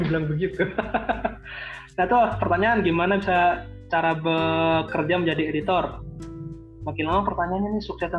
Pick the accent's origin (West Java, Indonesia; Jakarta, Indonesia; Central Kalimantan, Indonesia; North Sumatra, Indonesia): Jakarta, Indonesia; Saya orang Betawi